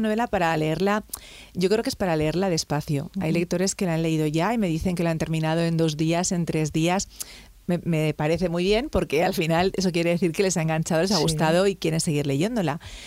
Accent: Zaragoza, Aragon, Spain; moved away; yo soy de Zaragoza, llevo muchísimos años, llevo 23 años fuera de aquí, pero al final siempre vuelves pues a tus raíces, ¿no?

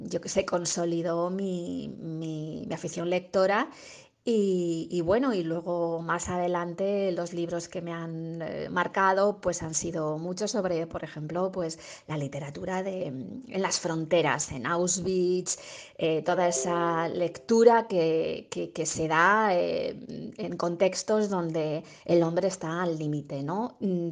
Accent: Tauste, Aragon, Spain; la biblioteca de mi pueblo. Yo nací y me crié en Tauste.

